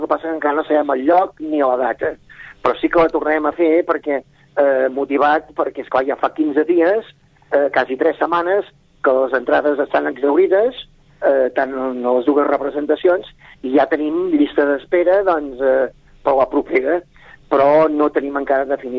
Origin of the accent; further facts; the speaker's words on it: Sabadell, Catalonia, Spain; evidentment, tots els actors nostres també som de Sabadell, i l'estrenem a Sabadell, com no podia ser d'una altra manera.